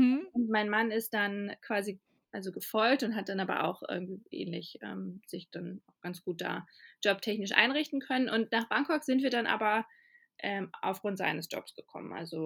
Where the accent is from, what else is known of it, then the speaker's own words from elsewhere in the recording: Cloppenburg, Lower Saxony, Germany; Ja, aus Kloppenburg. Kleine norddeutsche Stadt.